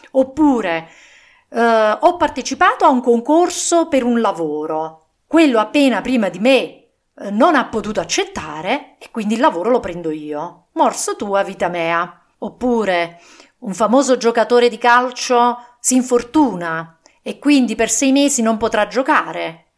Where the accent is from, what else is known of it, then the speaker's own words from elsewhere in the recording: Southern Italy, Italy; accent: southern Italian; ve l'ho detto con il mio accento del sud